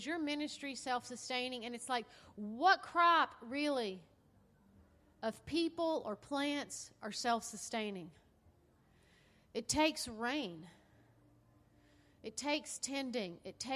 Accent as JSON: {"language": "English", "region": "the South", "country": "United States", "accent": "southern", "said": "I know it's hard to understand my southern accent."}